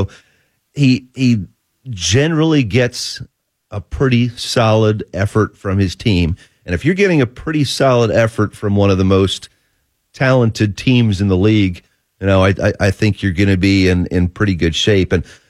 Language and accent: English; Virginia, United States; the Capitals were the team I grew up with in Northern Virginia.